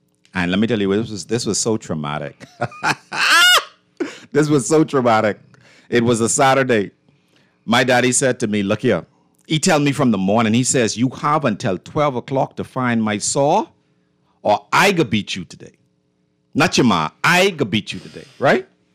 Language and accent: English; Sunset Park, New York, United States; growing up in Sunset Park, It was really only about three of us. Like, it's no long, it's nowhere near as developed as it is today.